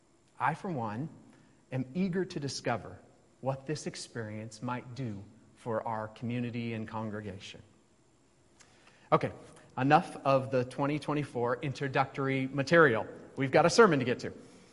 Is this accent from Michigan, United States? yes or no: no; Federal Way, Washington, United States; I grew up in Federal Way, Washington, which is just south of Seattle, and it rained every other day there